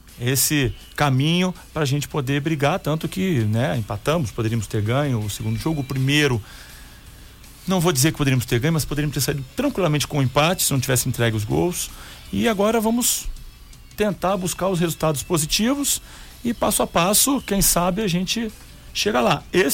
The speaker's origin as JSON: {"language": "Portuguese", "region": "Rio de Janeiro", "country": "Brazil", "tie": "born or raised there", "said": "eu voltei pro Rio de Janeiro, que eu sou natural do Rio de Janeiro."}